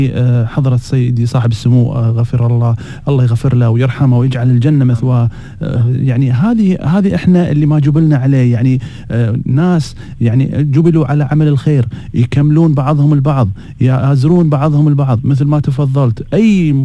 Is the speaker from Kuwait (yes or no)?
yes; Kuwait; هذه ما هي غريبة علينا إحنا ككويتيين